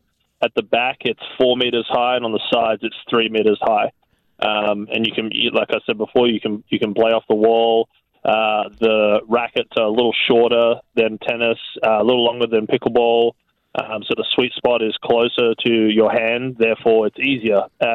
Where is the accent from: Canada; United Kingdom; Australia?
Australia; Perth, Western Australia; now in United States; Yeah, I'm from Perth, Western Australia originally, but I've lived in the U.S. for 15 years.